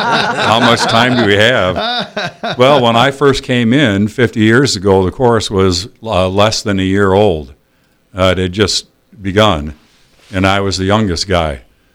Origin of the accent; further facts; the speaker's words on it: Omaha, Nebraska, United States; now in Fremont, United States; Actually, I'm not lifelong Fremont. I grew up in South Omaha. I came out here to play, actually to play basketball at Midland, shifted over to the musical land. But been here ever since.